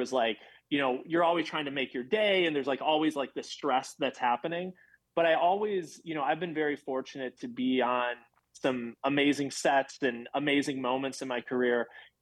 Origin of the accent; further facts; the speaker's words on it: Wisconsin, United States; obviously as a Wisconsin person, I would love to see that spread to my home state.